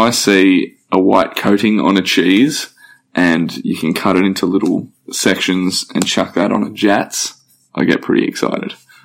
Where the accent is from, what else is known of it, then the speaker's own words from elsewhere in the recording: Sydney, New South Wales, Australia; I grew up in Sydney, but my grandmother lives on the Central Coast who I come up and visit regularly, and I've got a lot of friends on the coast too, so I spend a lot of time up here.